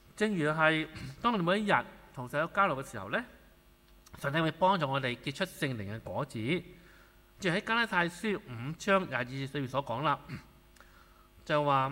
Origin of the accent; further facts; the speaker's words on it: China; 但我哋中國人嗰啲嘅元素通常都咁噶，係咪？